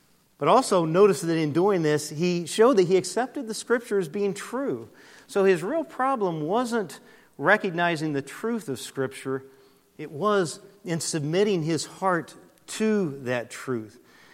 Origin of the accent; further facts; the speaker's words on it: Brevard, North Carolina, United States; this past week, our family was back in Brevard, my hometown.